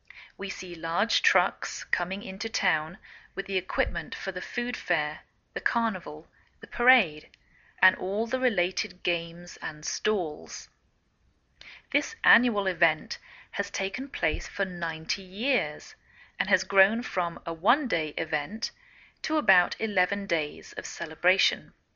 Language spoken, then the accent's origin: English; England, United Kingdom; now in United States